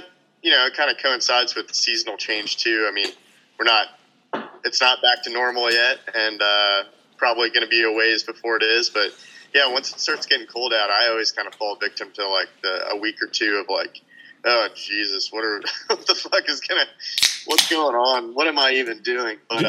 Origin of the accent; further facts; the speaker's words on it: Virginia, United States; So the last stop on my dad's list was the Pentagon. So I grew up in Northern Virginia.